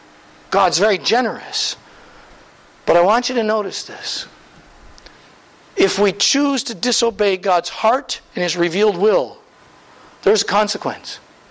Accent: Midwest, United States; I'm from the Midwest. We planted a lot of stuff.

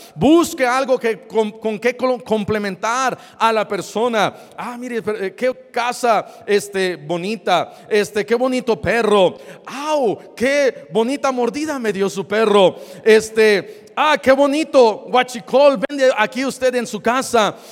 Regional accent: Mexico City, Mexico; now in United States; Yo, como soy chilango, me enchilé.

